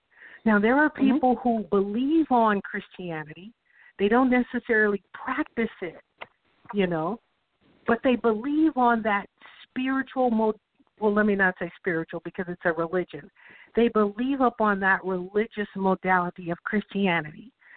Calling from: California, United States; I'm calling from California.

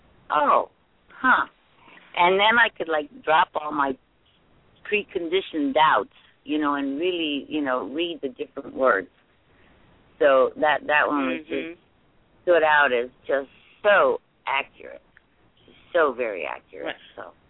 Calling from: Leesburg, Virginia, United States; I'm calling from Leesburg, Virginia.

